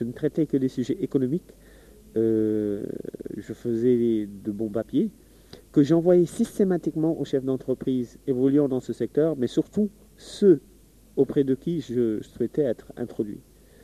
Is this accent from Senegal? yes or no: yes; Senegal; moved away as an adult; je suis sénégalais, j'ai 34 ans. J'ai été en France en 85 pour poursuivre mes études.